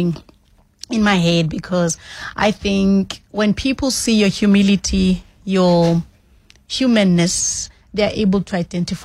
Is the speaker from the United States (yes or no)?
no; Gwanqeto, KwaZulu-Natal, South Africa; I grew up in KZN. In a semi-rural area called Gwanqeto. Other people will call it Embo. And then later on, the family moved into Suburbia. But yeah, that's where I grew up.